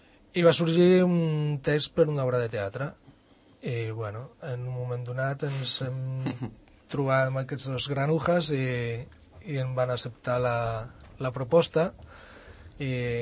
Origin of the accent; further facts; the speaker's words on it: Asturias, Spain; moved away as an adult; quan vaig marxar d'Astúries vaig venir a estudiar aquí.